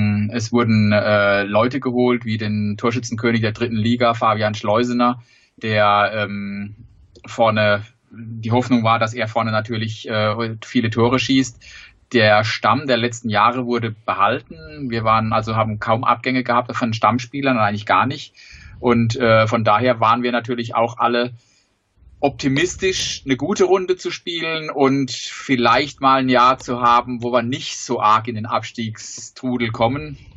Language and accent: German; Sandhausen, Baden-Württemberg, Germany; ich komme aus Sandhausen, wohne in Sandhausen.